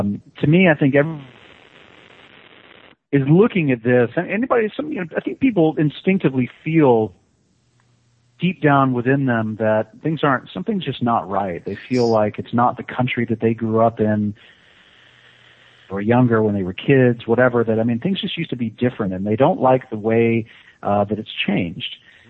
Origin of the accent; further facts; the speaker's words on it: United States; moved away; As I left my home country, I left the United States, and I started traveling and spent a lot, you know, all my time overseas.